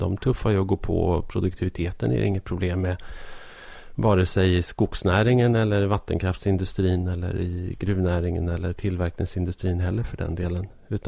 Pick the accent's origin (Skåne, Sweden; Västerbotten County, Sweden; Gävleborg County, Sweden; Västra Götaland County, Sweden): Gävleborg County, Sweden; Arbrå; både min hemort Arbro och Bollstabruk då i Ångermanland är två sådana här nästan likvärdiga orter